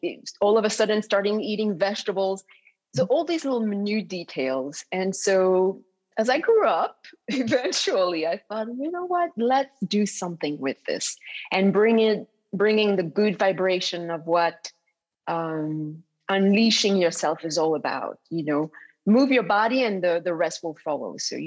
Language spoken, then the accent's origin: English; DR Congo; also born or lived in Belgium / Burundi; The Congo. I was born in the Congo. My mom is from Congo. Dad is from Belgium. So in between those two countries, but most of my teen years, we were in Burundi next to the Congo, which were the most beautiful years of my life.